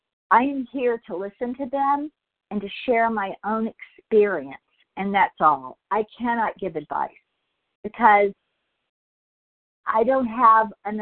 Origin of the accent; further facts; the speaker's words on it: California, United States; from Southern California, recovering daily by the grace of God.